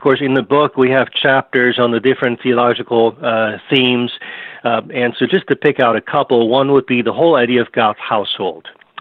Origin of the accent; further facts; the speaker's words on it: Vienna, Austria; I'm originally from Vienna, Austria.